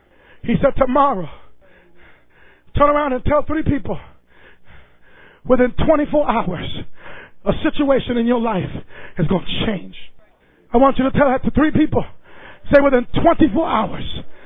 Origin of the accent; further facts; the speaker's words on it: Hartford, Connecticut, United States; How you going to send me to a fight? I'm from Hartford, Connecticut.